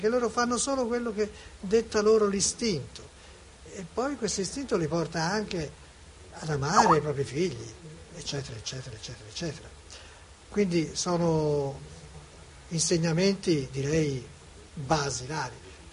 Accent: Tuscany, Italy; No, io sono toscano.

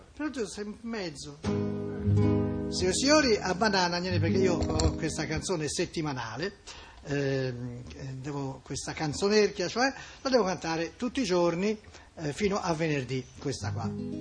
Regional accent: Pescia, Tuscany, Italy; io sono di Pescia, il centro ormai non è più pesciatino

